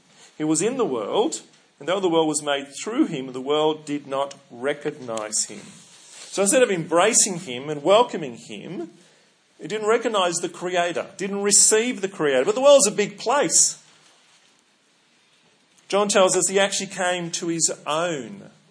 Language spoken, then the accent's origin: English; Australia; It's not that I'm an Australian. It's not that I'm married to Anna. It's not that I'm a minister of the Presbyterian Church of Australia.